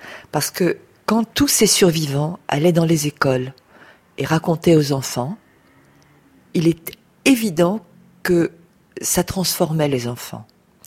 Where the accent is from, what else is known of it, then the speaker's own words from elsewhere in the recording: France; born there; Mes parents étaient polonais d'origine et donc moi je suis née en France, mais eux étaient l'un et l'autre nés en Pologne.